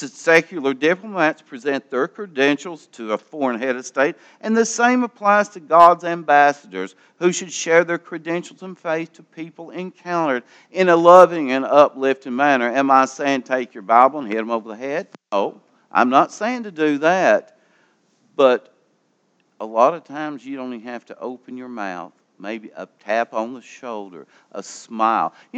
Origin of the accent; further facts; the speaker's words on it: United States; We're Christians, but yet we are American as well.